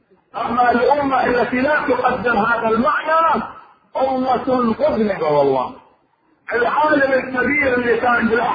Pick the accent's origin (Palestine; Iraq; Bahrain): Iraq; معروف عندنا بالعراق وهنا وكل مكان